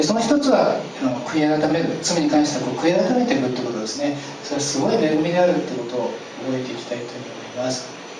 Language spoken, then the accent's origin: Japanese; Nagano, Japan; 私の田舎では長野なんですけど